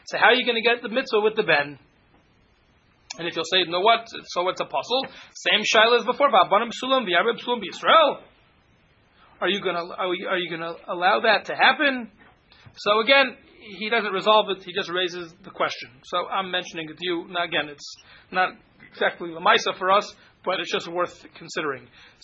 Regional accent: Cincinnati, Ohio, United States; But when I grew up in Cincinnati, there was a Rav who had a son who was definitely off.

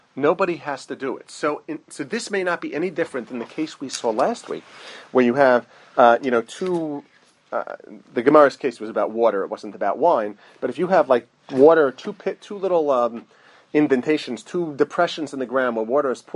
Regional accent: Muncie, Indiana, United States; when I grew up in Muncie, so my parents had an above-ground pool.

